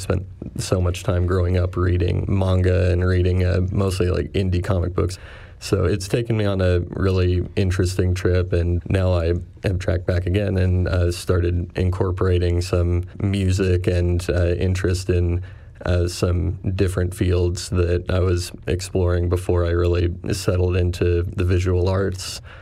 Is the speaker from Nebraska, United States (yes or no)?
yes; Lincoln, Nebraska, United States; Grew up here in Lincoln, Nebraska, born and raised, and just was taken a pretty typical path up through Lincoln High School and into UNL.